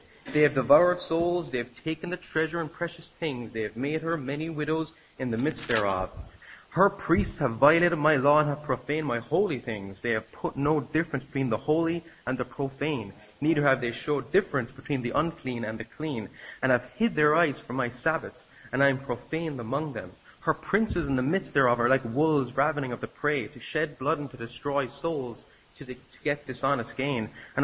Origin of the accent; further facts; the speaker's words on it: Cork, Munster, Ireland; accent: Cork; Okay, so here if I'm speaking fast in my Cork accent, you're just going to keep up, read the verses, you'll get the picture, right?